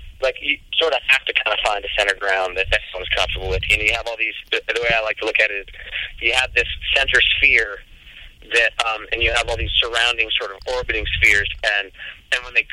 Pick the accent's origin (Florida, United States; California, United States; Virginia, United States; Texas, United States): Virginia, United States; Manassas; I grew up in Manassas, Virginia, which is prime floppy sneaker, bleached jeans, and concert tee land.